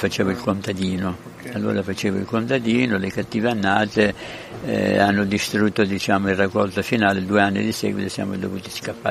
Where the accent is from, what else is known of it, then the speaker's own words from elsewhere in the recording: Mirabella Imbaccari, Sicily, Italy; moved away as an adult; now in Turin, Italy; Sono di Mirabella in Baccheri e vivo a Torino. Io a Torino ci sono dal 71 per andare per seguire l'università, il Politecnico in Ingegneria Elettronica